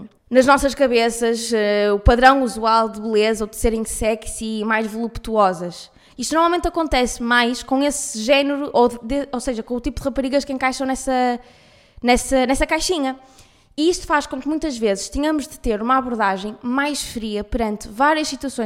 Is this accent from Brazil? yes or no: no; Porto, Norte, Portugal; accent: Porto; now in Lisbon, Portugal; depois ainda por cima com o sotaque do Porto em Lisboa